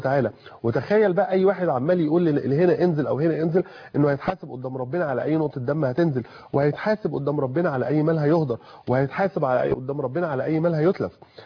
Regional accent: Egypt; انا كمصري بخاف على بلدي وكمسلم بخاف على ديني

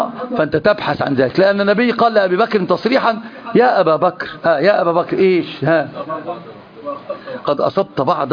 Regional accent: Egypt; عندنا في مصر بق يعني كاسه يعني ايش فم، تشرب بق خمره ما تصليش، لازم تغسل بقك تغسل فمك، يعني انا اترجم واقول بالمصري

